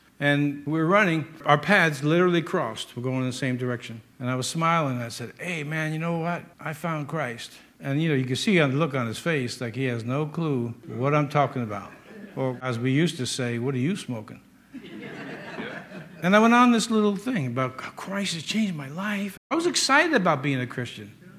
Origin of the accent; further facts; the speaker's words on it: Yonkers, New York, United States; I was a kid from South Yonkers.